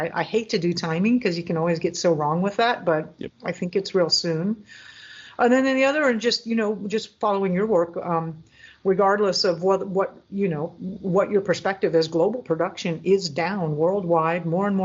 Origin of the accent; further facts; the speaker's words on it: Florida, United States; I love the tropics. I grew up in South Florida, so heat and humidity and insects and all that, or I'm comfortable with hurricanes, right?